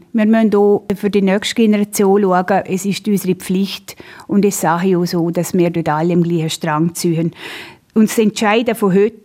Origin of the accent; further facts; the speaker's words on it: Tresa, Ticino, Switzerland; habe in Tresa meine Wurzeln, meine Familie, der grösste Teil meiner Familie. Und ich will einfach meiner Heimat etwas zurückgeben und meinem Dorf etwas zurückgeben.